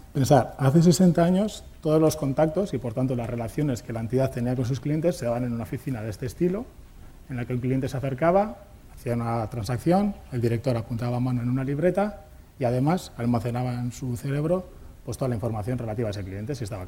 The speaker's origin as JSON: {"language": "Spanish", "town": "Mondragón", "region": "Basque Country", "country": "Spain", "said": "vengo de Mondragón. Ya sabéis que se dice que en Mondragón somos más de hacer que de decir."}